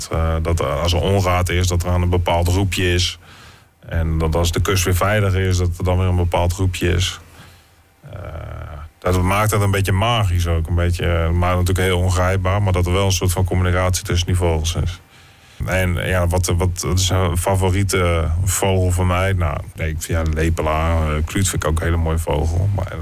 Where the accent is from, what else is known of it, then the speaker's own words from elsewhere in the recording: Groningen, Netherlands; Als Groninger opgegroeid hier op het Hoge Land